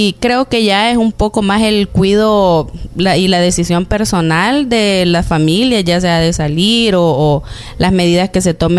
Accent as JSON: {"language": "Spanish", "town": "Zacatecoluca", "region": "La Paz", "country": "El Salvador", "said": "yo vengo de una ciudad de Zacatecoluca, del departamento de La Paz."}